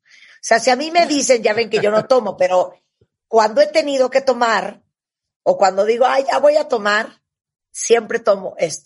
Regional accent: Nicaragua; born there; Nicaragua, uh-huh, donde yo me enamoré y donde yo nací

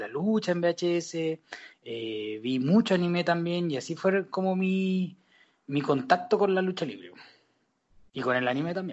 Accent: Rancagua, O'Higgins, Chile; en Rancagua, pues, amigo, ahí nací, estuve toda mi infancia, adolescencia, pasé el colegio, hice mis maldades, conocí a mis amigos, todo en Rancagua.

